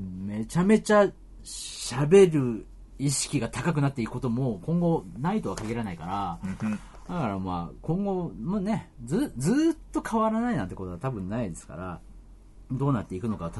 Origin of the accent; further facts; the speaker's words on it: Saitama, Japan; now in Tokyo, Japan; 僕だって埼玉県から東京によ、お隣に出てきたで一人暮らしを始め